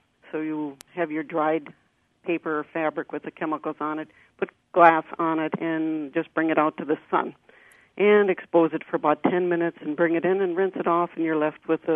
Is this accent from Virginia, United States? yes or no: no; St. Cloud, Minnesota, United States; I grew up in the St. Cloud area in Minnesota.